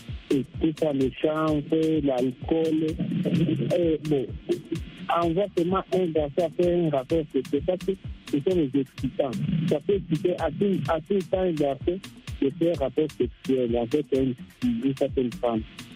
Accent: Goma, North Kivu, DR Congo; Moi, j'habite à Goma, je suis quelqu'un de Goma.

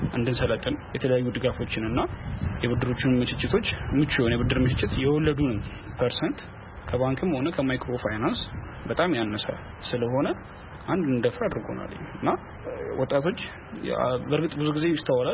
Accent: Dire Dawa, Ethiopia; እኔ ተወልጄ ያደኩት እዚሁ በድሬዳዋ ከተማ ሲሆን ያው ትምህርቴንም ከአንደኛ ደረጃ እስከ ሁለተኛ ደረጃ ድረስ በድሬዳዋ ከተማ ነው ተናቀቁት።

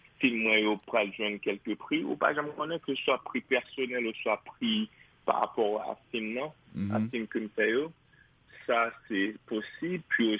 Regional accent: Haiti; en tant qu'Haïtien, je pense que tout Haïtien connaît

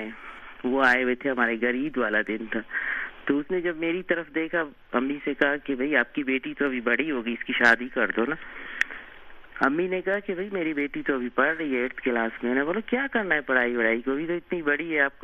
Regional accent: Balochistan, Pakistan; born there; میں سبھی سے بلانگ کرتی ہوں, بلوچستان کا ایک شہر ہے اور میری پیدائش وہیں کی ہے.

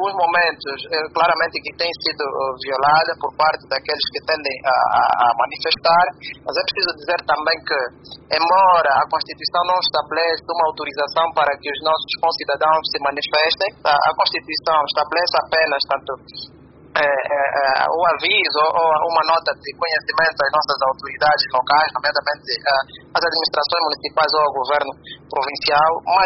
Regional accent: Angola; enquanto angolano, enquanto jurista

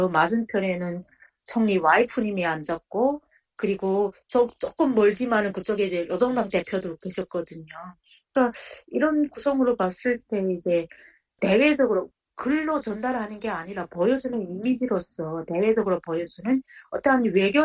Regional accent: North Korea; now in United Kingdom; 저희는 부부가 이제 북한에서 왔고 이제 강제북송도 겪었고 그리고 영국에 와서 살고 있다는 거 말씀드렸고

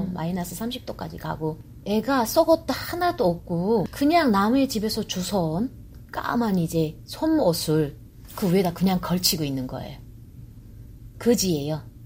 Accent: North Korea; 나는 이제 이게 나는 이제 탈북자니까 가다가 잡힐 수도 있으니까

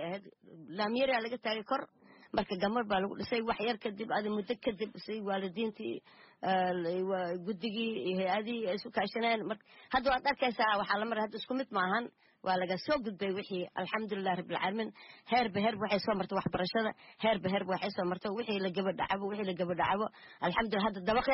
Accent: Jamaame, Lower Juba, Somalia; moved away as an adult; now in Kenya; Soomaaliya aan ku dhashay Soomaaliya aan soo bartay ku soo barbaaray kuna guursaday

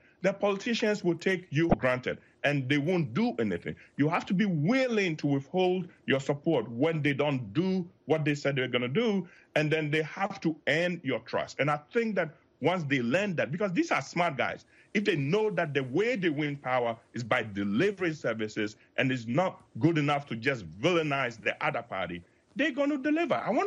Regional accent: Kibi, Eastern Region, Ghana; I'm from Kibi, the hometown of the president

